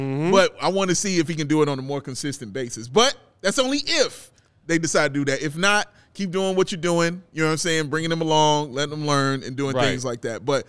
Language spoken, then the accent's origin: English; North Carolina, United States; What the hell? I'm from North Carolina, brother. I just came out of here.